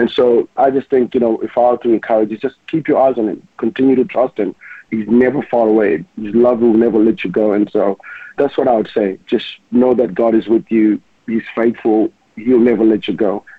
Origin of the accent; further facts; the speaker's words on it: Zimbabwe; So I grew up growing up in Zimbabwe just from being a kid.